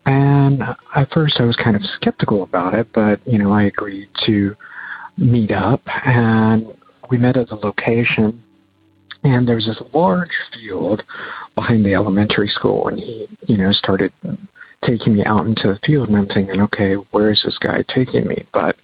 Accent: Virginia, United States; I am from Virginia.

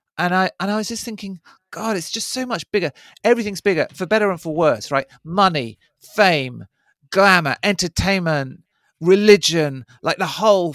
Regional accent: London, United Kingdom; also born or lived in New York; I talked like somebody who grew up in South London. I grew up in Southeast London.

